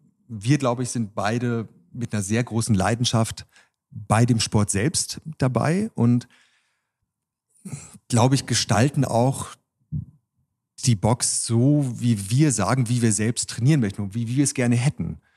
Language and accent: German; Northern Germany, Germany; Also ich komme ursprünglich auch aus dem Norden Deutschlands, aus einer Kleinstadt eher.